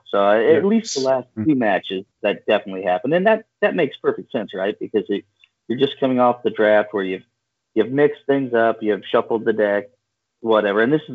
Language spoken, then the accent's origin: English; Missouri, United States; now in Kansas, United States; And I'm from Missouri, but I do live on the Kansas side now.